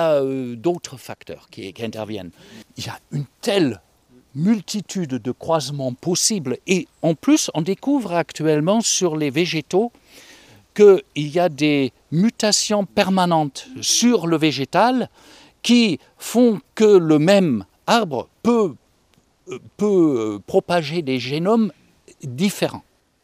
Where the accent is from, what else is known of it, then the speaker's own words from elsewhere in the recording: Germany; accent: German; French is a second language; moi je suis allemand, d'où mon accent, et je suis né peu de temps après la guerre